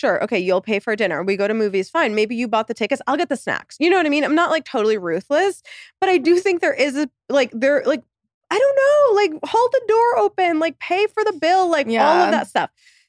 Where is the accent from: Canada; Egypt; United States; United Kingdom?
Egypt; moved away; We came here from Egypt with no money. And for me growing up, I always associated happiness and worth with money.